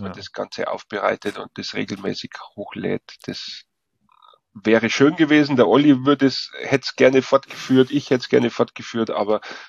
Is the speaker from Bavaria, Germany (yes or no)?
yes; Bavaria, Germany; Ich als Bayer und da im tiefen Osten drüben.